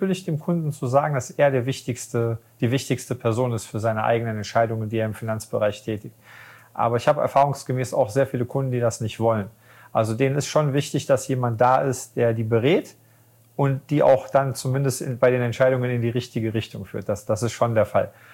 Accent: Düsseldorf, North Rhine-Westphalia, Germany; ich komme aus Düsseldorf.

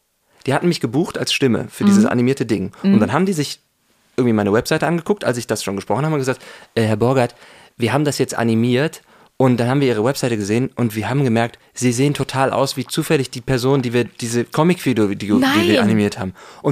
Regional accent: Cologne, North Rhine-Westphalia, Germany; ich bin ja Kölsche Jung

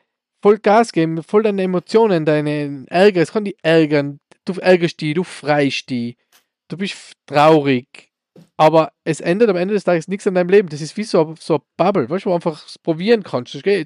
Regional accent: Austria; als Österreicher

